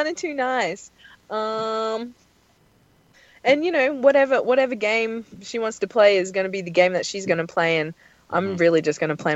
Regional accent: Australia; I'm Australian.

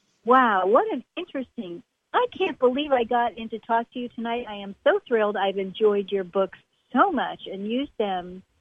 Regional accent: U.S. Virgin Islands; I am from the Virgin Islands

